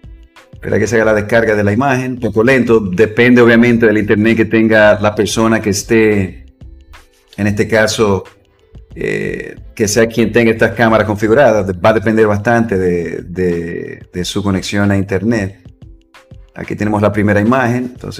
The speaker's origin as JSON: {"language": "Spanish", "country": "Dominican Republic", "tie": "born there", "said": "De mi país natal, República Dominicana."}